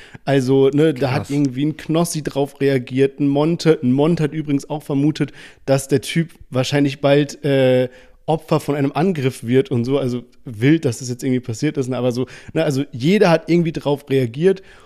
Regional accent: Heidelberg, Baden-Württemberg, Germany; Wir hatten damals in Heidelberg, wo ich aufgewachsen bin

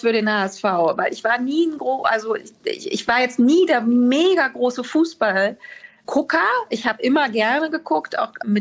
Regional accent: Berlin, Germany; now in Hamburg, Germany; Das geht ja gar nicht, da komme ich her. Das wäre ja verwerflich, wenn ich sagen würde, Berlin ist nicht meine Heimat.

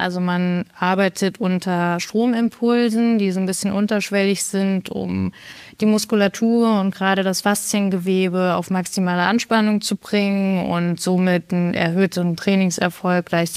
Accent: Erfurt, Thuringia, Germany; born there; also born or lived in Cologne; now in Koblenz, Germany; Gebürtig komme ich aus Erfurt, habe da viel gearbeitet, zwei Jahre als Physio, bin danach beziehungstechnisch mit meinem Freund in Köln zusammengezogen

